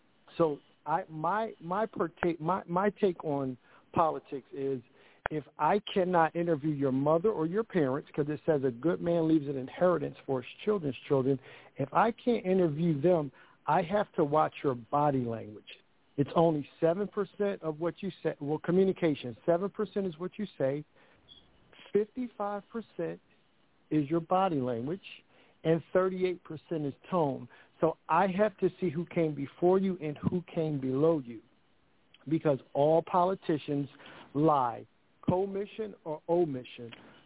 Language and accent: English; Philadelphia, Pennsylvania, United States; even though I came from the projects. I'm from Philadelphia. It doesn't make me special, but I'm just involved.